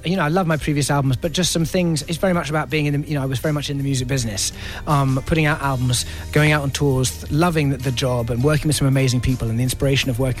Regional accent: United Kingdom; I'm ex-army, he's ex-army, we're British

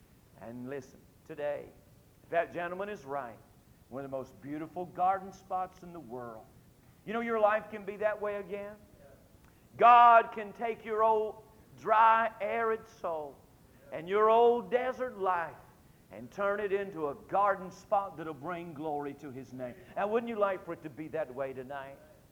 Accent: Holly Land, North Carolina, United States; I grew up in Holy Land, but I've never had the privilege of going to Jericho. I meant North Carolina.

